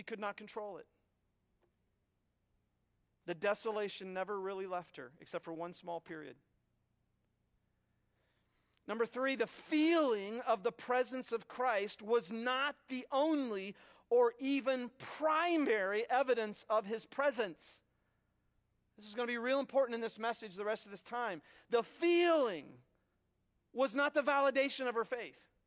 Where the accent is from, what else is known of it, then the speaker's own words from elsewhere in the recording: United States; As an American, be nice. Don't offend people, be nice. That's our Ten Commandments in one.